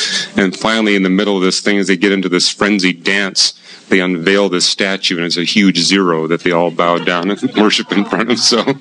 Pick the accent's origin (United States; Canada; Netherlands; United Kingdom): Canada; I had to keep telling people I'm Canadian, I'm not American